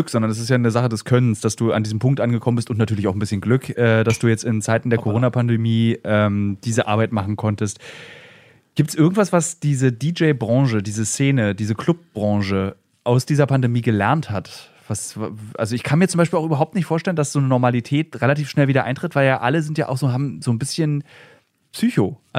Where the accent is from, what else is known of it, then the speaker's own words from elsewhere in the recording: Berlin, Germany; als Berliner denkt man ja immer, eigentlich alle Clubs müssen Millionäre sein in Berlin